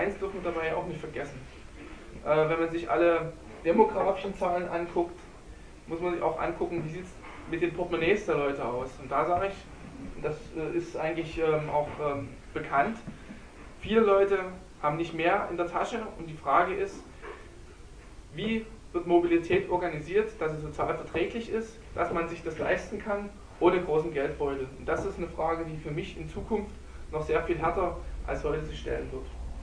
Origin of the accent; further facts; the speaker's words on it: Dresden, Saxony, Germany; Und das Zweite ist für mich auch nochmal wichtig als Dresdner